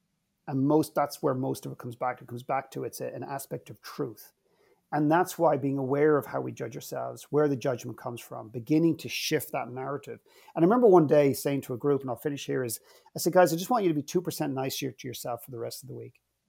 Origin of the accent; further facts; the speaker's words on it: Ireland; I mean, we're the Irish are probably the best in the world at knocking ourselves and making fun of ourselves.